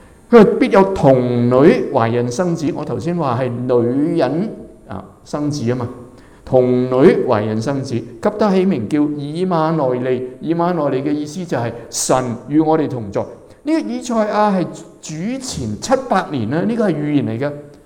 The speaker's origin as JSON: {"language": "Chinese", "country": "China", "said": "所以我们中国人有一句话说代罪羔羊"}